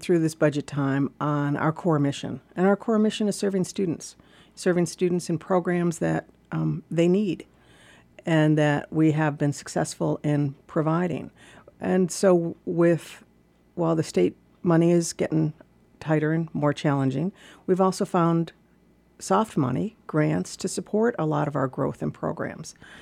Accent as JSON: {"language": "English", "town": "Buffalo", "region": "New York", "country": "United States", "said": "I was coming from Buffalo, New York."}